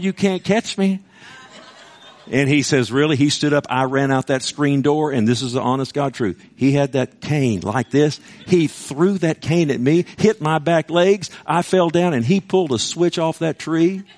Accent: Keller, Texas, United States; We grew up in Keller on the farm, okay?

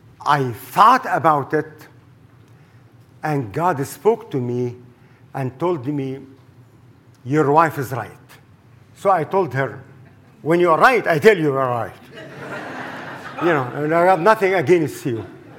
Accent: Egypt; the Egyptians, my homeland. I was born and raised in Egypt.

